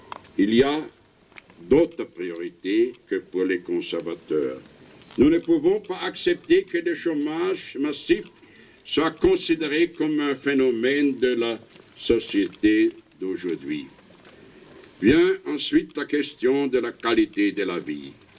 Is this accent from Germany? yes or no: no; Austria; Und da ich aus Österreich komme, möchte ich Ihnen noch eines sagen. In wenigen Tagen werden wir Österreicher die 30. Wiederkehr des Abschlusses des Staatsvertrages